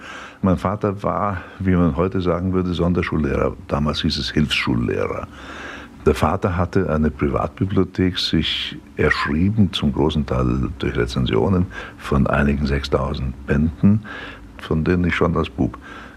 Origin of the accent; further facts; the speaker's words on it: Liberec, Liberec Region, Czechia; ich bin auf jeden Fall Deutscher. Ich bin ein Deutscher aus Böhmen. Und ich würde am liebsten sagen, ich sei Deutsch-Böhme.